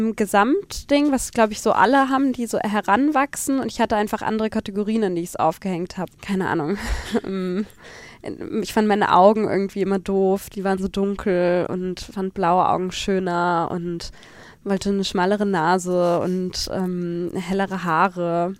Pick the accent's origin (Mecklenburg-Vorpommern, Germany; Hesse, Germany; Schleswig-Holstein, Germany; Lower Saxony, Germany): Hesse, Germany; wenn ich halt sage, ich komme aus Hessen